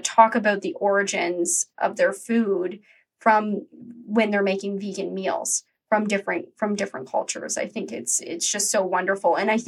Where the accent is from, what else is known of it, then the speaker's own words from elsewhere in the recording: Canada; I am Canadian, but I am a white vegan woman